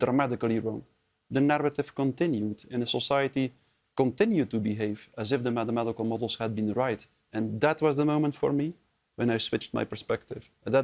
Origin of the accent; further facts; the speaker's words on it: Belgium; English is a second language; I'm from Belgium, as you said.